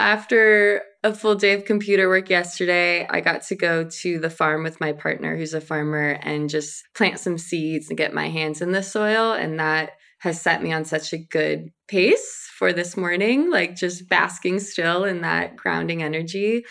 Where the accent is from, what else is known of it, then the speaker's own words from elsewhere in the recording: Los Angeles, California, United States; So I grew up in Los Angeles. But my family is from Croatia and Slovenia. So my parents immigrated and had me here.